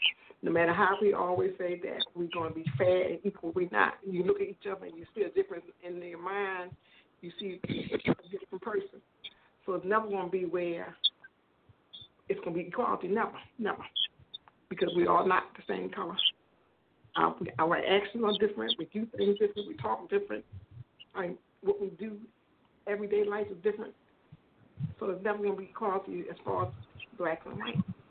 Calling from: Baltimore, Maryland, United States; I'm calling from Baltimore.

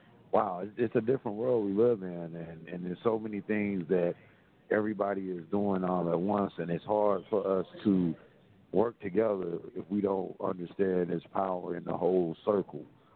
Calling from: Mesa, Arizona, United States; I'm calling from Mesa, Arizona.

